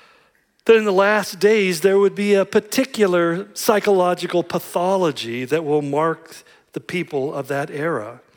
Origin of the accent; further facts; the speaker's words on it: United States; I'm an American. They can't do this to me.